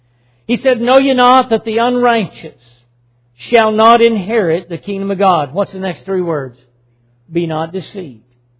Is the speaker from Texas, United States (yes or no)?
no; Tennessee, United States; I've done several family funerals, several, back in my home state of Tennessee.